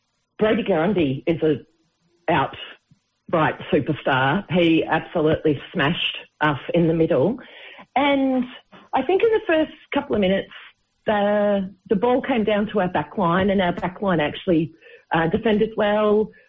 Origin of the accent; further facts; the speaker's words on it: Victoria, Australia; Yeah, well, being originally a Victorian